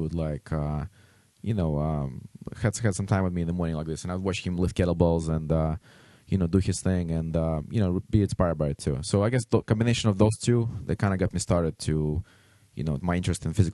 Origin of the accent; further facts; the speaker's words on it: Belarus; English is a second language; So, you know, basically I was born in Belarus, which is one of the former satellites of Soviet Union. And growing up, I lived right in the center of the city across the street from a circus.